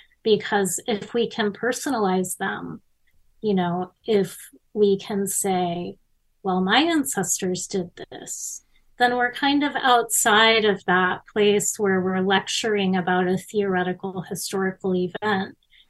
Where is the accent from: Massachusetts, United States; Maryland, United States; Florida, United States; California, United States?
Florida, United States; Miami; I was growing up in Miami in the 70s and 80s